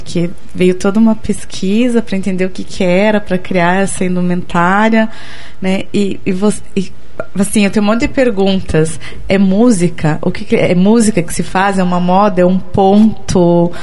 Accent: Paraná, Brazil; Eu sou do interior do Paraná, a gente tem essas tradições, né? Do ir pra roça cantando.

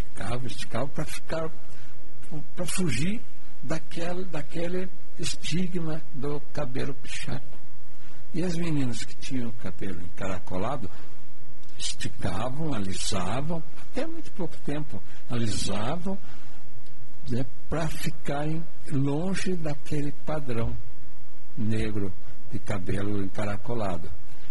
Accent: Brazil; E eu disse para ele, escuta, eu sou do Brasil, observei uma diferença entre

